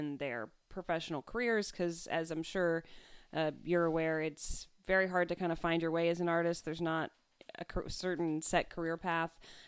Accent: East Coast, United States; now in Sacramento, United States; I'm from the East Coast, so I thought that would land me in New York, Chicago, DC, Boston.

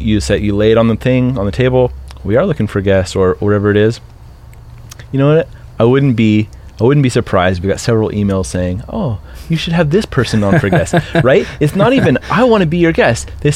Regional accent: Las Vegas, Nevada, United States; I was raised in Las Vegas.

